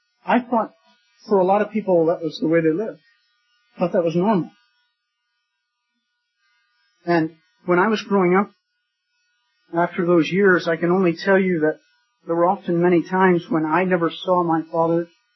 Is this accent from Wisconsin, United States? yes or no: yes; Wisconsin, United States; I grew up in the United States in the state of Wisconsin, not far from the Mississippi River. I grew up on a farm, a dairy farm.